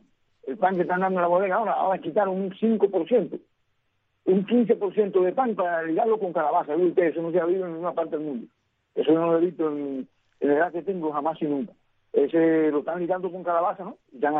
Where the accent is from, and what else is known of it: Cuba